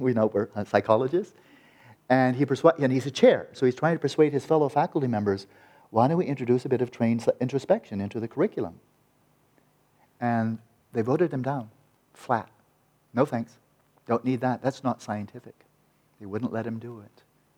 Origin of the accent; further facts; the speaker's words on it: California, United States; But they built one up above my hometown, the 100-inch telescope there in Mount Wilson.